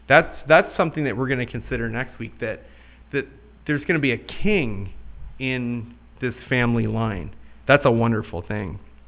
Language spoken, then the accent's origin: English; Canada; this friend that I had growing up in Canada